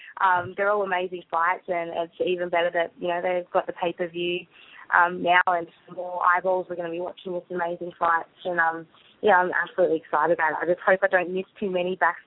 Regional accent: Tasmania, Australia; now in Queensland, Australia; Queensland is probably the capital of mixed martial arts in Australia, so I moved there from Tasmania 2 years ago just for that reason.

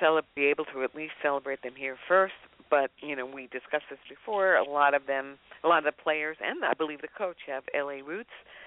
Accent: New York, United States; now in Los Angeles, United States; to me, as a New Yorker who moved here, it is such an iconic symbol of L.A.

